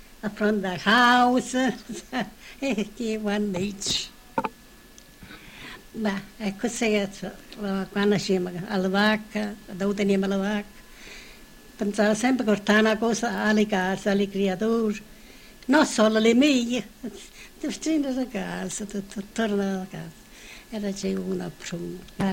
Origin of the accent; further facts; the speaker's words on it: Tolve, Basilicata, Italy; sono nata a Tolf, provincia di Potenza, e sono stata cresciuta a Tolf, che fino a che sono maratetta sono stata a Tolf.